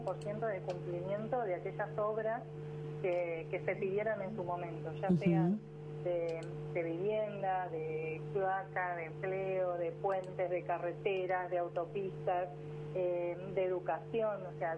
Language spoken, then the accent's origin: Spanish; Punta Alta, Buenos Aires Province, Argentina; A mi familia, que seguro me está escuchando porque soy de Punta Alta